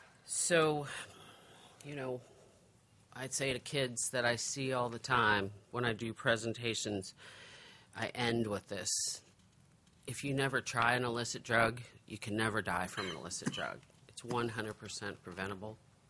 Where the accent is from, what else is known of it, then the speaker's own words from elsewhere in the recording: Alaska, United States; like I grew up in Alaska, where you know, that was a rite of passage.